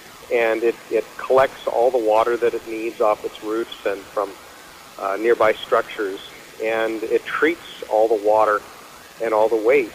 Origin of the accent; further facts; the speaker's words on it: Canada; also born or lived in Oregon; now in Seattle, United States; And then previous to that, I actually grew up in Canada. And so I'm a Canadian, and I live now in Seattle, Washington